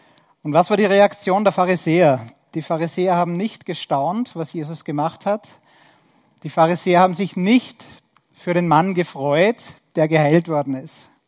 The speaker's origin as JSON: {"language": "German", "country": "Austria", "said": "Und das wissen wir bei uns in Österreich, wir heißen zwar christliches Land"}